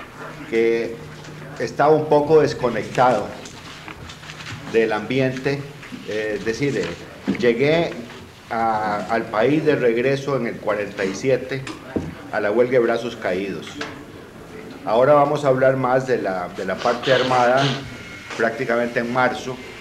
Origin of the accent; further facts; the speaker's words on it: Puerto Limón, Limón, Costa Rica; born there; Nací en Puerto Limón en 1925.